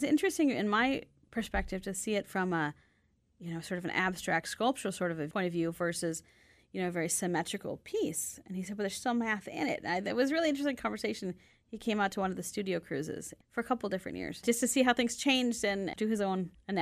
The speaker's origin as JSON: {"language": "English", "town": "Bemidji", "region": "Minnesota", "country": "United States", "said": "we're from Bemidji anyway."}